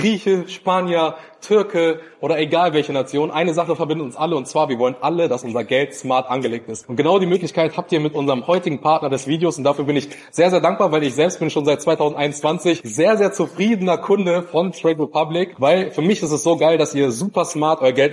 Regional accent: Ghana; Aus Ghana, Bro.

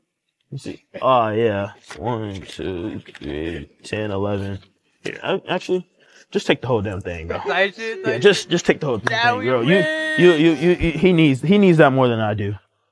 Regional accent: Florida, United States; Sorry, I'm from Florida. We do that around there.

